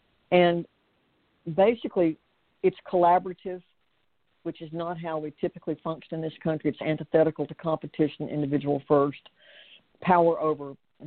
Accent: United States; And that's not a country I grew up in, nor is a country that I'm comfortable in at this time.

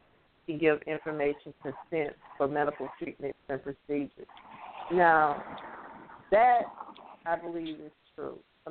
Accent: Florida, United States; I'm from Florida, sir.

